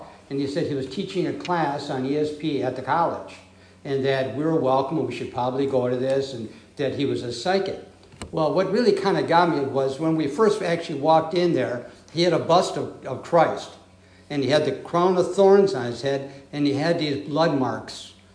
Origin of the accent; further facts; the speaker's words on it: Racine, Wisconsin, United States; I was raised in Racine, Wisconsin, and I was brought up as an Episcopalian.